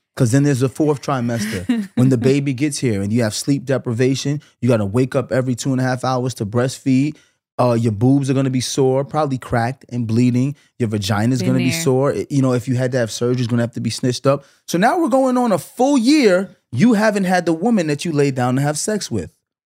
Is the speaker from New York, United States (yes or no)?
yes; New York, United States; I'm from New York.